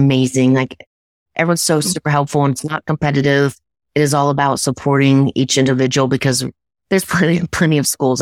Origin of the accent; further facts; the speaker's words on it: Ohio, United States; So I am originally from Ohio, and we played euchre in Ohio.